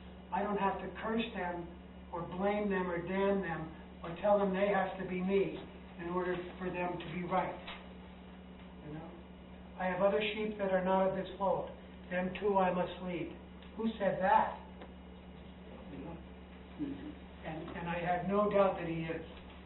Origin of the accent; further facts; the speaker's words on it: Missouri, United States; I'm from Missouri, show me.